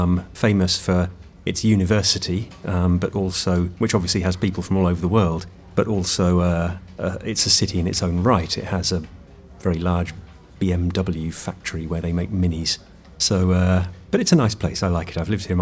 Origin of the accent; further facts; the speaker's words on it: Oxford, South East England, United Kingdom; I'm from Oxford in the southeast of England. I was born here and I've lived here my whole life.